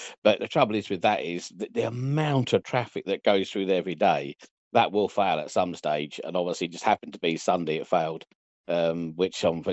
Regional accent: Wales, United Kingdom; I've been here a year now, and I absolutely adore the place. It's a wonderful place, but I came from Wales

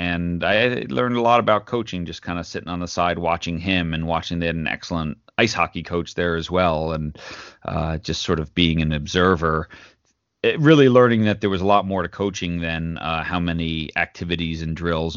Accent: New York, United States; So I'm 47. So I grew up in New York on Long Island

